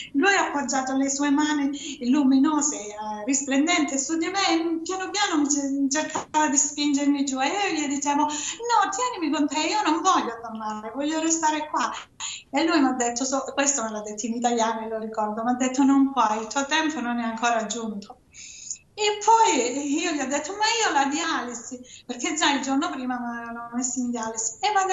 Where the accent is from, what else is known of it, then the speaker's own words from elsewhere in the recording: Calabria, Italy; Io sono dalla Calabria e sono andata a Catanzaro, in un altro ospedale qua nel vicino.